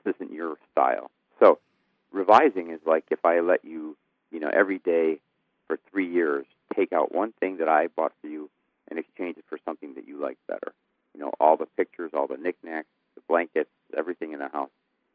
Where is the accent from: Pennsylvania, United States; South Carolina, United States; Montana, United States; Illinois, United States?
Illinois, United States; Chicago; It's very important. I'm from Chicago, and for me, the kind of entrance into writing was to understand it as a form of performance.